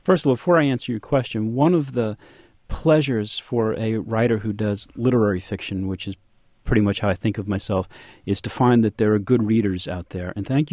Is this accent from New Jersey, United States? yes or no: yes; New Jersey, United States; moved away; I'm from New Jersey, and when I first moved to the South, after I was there a month or so, I would find myself slowing down and picking up a Southern accent